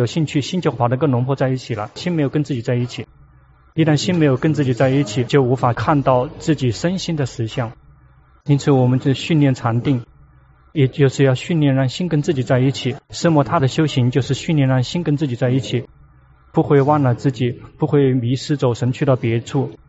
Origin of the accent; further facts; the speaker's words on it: Thailand; 我们泰国人，我们并不是真正的佛教徒，我们信奉佛教仅仅只是信奉的是鬼